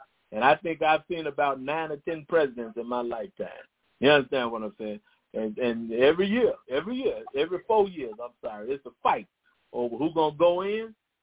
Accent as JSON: {"language": "English", "town": "Chicago", "region": "Illinois", "country": "United States", "tie": "born or raised there", "also_born_or_lived": "New York", "said": "I know in my city, I was born and raised in Chicago and New York, they saying, look here, man"}